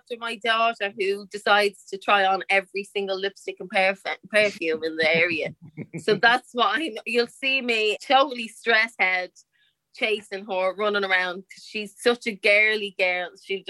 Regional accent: Dublin, Leinster, Ireland; And I grew up in a place called the Liberties, which is just so full of character.

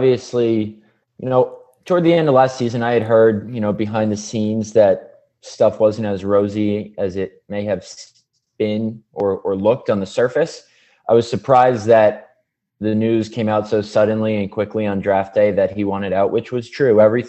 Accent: United States; I'm from the New York City, Connecticut area.

